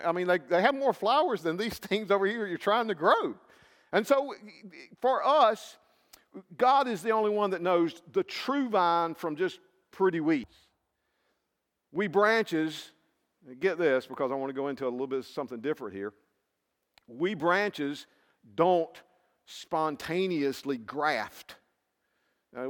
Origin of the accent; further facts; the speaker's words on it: South Carolina, United States; Now, I come from South Carolina. That's in the southeast. That's in the southern states.